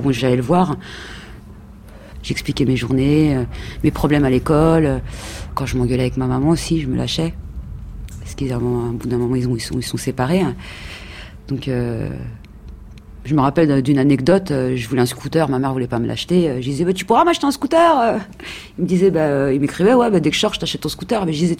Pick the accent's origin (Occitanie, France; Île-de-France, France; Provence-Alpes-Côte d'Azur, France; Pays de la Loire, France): Île-de-France, France; Ivry-sur-Seine; parce que je suis d'Ivry-sur-Seine, donc c'est une petite ville.